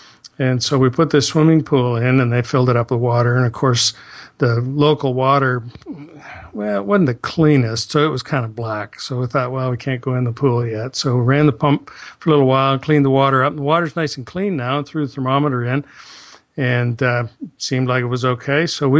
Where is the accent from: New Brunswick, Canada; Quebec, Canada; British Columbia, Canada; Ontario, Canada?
Ontario, Canada; moved away as an adult; now in United States; We've been down here 22 years or so now, and we moved down in August from Ontario. And so when you live in Canada, you know, you look at this nation to the south